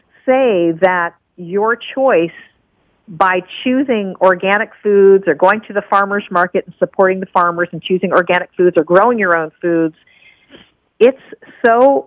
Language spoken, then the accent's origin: English; Virginia, United States; we had a big vegetable garden in our backyard when I grew up in Virginia